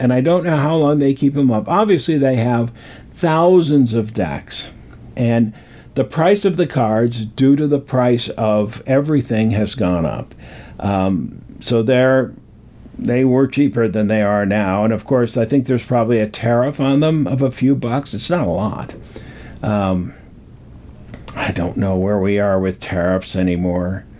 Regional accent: Rocky Mountain West, United States; But I grew up in the Rocky Mountain West. So to me, this feels like home.

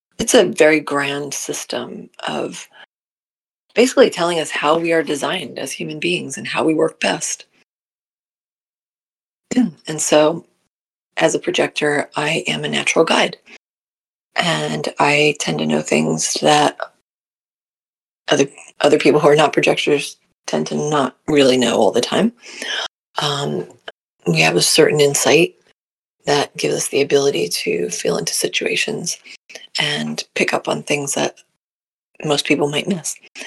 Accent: New Jersey, United States; also born or lived in New York; now in California, United States; I grew up in New Jersey, lived there for probably, a good more than half of my life. Then I moved to New York, lived there for probably another bunch of years, and quite a few. And then moved out to California 11 years ago

